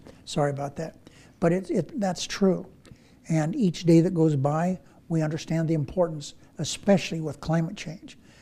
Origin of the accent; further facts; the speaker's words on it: Searchlight, Nevada, United States; I'm from Searchlight. Searchlight gets twice as much rain as Las Vegas.